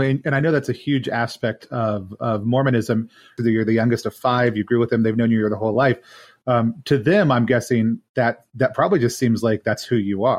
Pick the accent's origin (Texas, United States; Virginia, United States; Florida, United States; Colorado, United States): Texas, United States; Growing up in the South, right? I'm from Texas also. Growing up in the South, I would experience that kind of, same kind of comment around me as a Catholic from certain people.